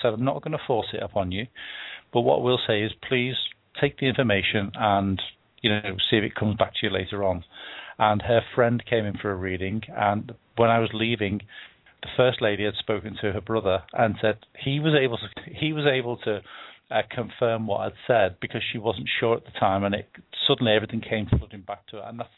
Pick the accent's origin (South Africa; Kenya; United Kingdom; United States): United Kingdom; Liverpool, North West England; it's shot in my hometown of Liverpool.